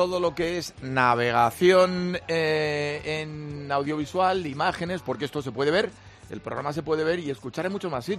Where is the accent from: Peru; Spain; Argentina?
Spain; Huesca, Aragon; Y yo soy del Alto Aragón, Huesca, que es la capital esencial de Aragón, que es nuestra región